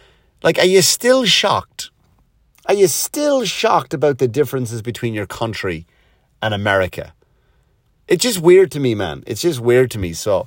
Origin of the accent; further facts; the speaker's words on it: Ireland; I did this bit about my Irish accent and people trying to do it. And ever since then, I know two or three other Irish comics have done the same bit almost word for word.